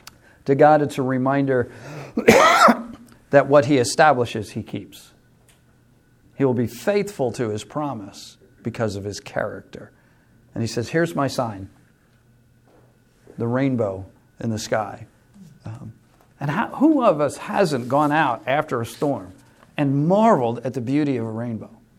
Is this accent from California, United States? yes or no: no; New York, United States; I grew up on Eastern Long Island, and as a young teenager in the 60s, Eastern Long Island was potato farms.